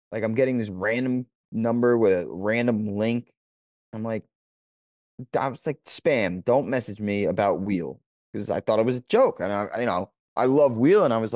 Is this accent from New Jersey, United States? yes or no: yes; New Jersey, United States; I'm from New Jersey. This is a very weird area code that you're texting me from.